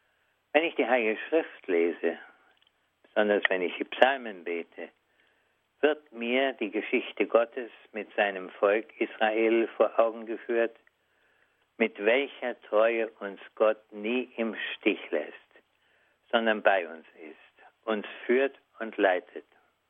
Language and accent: German; Wrocław, Lower Silesian Voivodeship, Poland; moved away; durch die Straßen meiner Heimatstadt Breslau ging. Also war ich im Traum ungefähr 10 bis 14 Jahre alt, denn 1945 mussten wir fliehen.